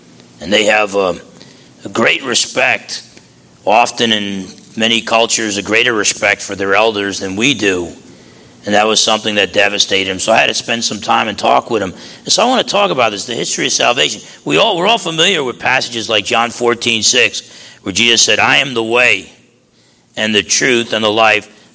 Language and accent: English; New Jersey, United States; Growing up in New Jersey, Essex County, New Jersey, I didn't know up from down.